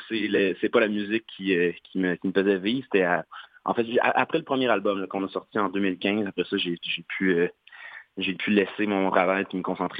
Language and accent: French; Saint-Hyacinthe, Quebec, Canada; born there; now in Montreal, Canada; je suis un mascoutin exilé, mais oui, je suis né à Saint-Hyacinthe.